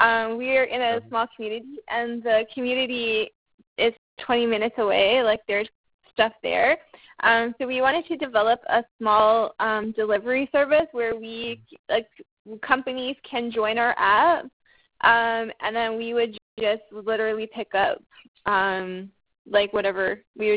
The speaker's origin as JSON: {"language": "English", "town": "Toronto", "region": "Ontario", "country": "Canada", "said": "We are from Ontario, like Toronto, Ontario. And so like we moved to a small community"}